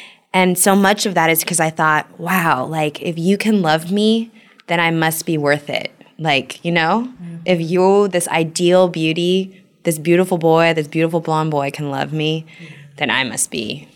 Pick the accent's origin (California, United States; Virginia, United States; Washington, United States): California, United States; I grew up in California. That's what was beautiful.